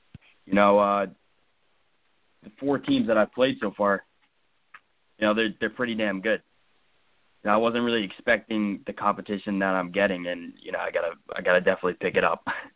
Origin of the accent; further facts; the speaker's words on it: New Jersey, United States; So I'm from Jersey, near the shore. I'm 17